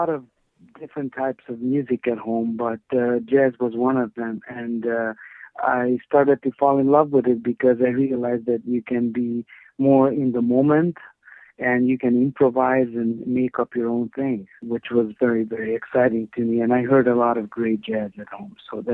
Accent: Hungary; now in Canada; Yes, I'm originally from Hungary, and I left Hungary in 1998. I immigrated to Canada.

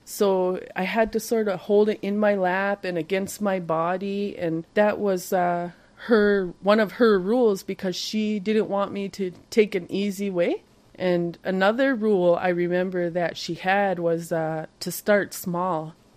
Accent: Indian Island, Maine, United States; I'm from Indian Island, and I'm 30 years old.

